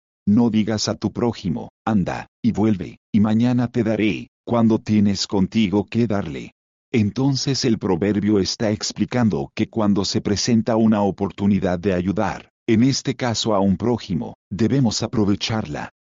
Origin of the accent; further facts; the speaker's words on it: Canada; Yo también experimenté eso cuando crecí en Canadá. Hay un par de cosas que hacen como canadiense.